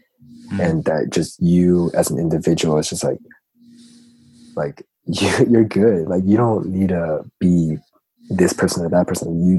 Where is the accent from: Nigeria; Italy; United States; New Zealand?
United States; Atlanta, Georgia; also born or lived in Guam; so I was born in Guam, like you mentioned, and I moved to Atlanta when I was around four. And I've been here my whole life, so I'm pretty much an Atlanta native.